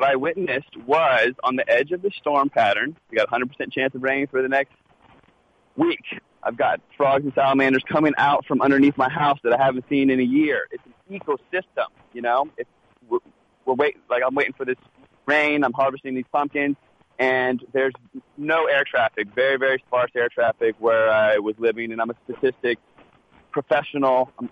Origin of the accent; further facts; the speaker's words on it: Virginia, United States; also born or lived in California; I'm from Virginia, grew up in the D.C. area, went to Virginia Tech, moved to California, and then I ended up in Northern California back in school getting my MBA.